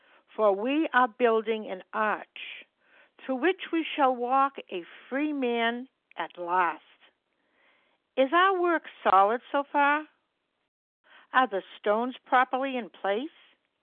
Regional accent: Massachusetts, United States

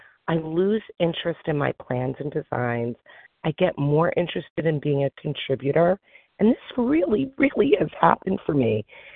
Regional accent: New York, United States; I'm a recovered compulsive overeater. I'm from New York

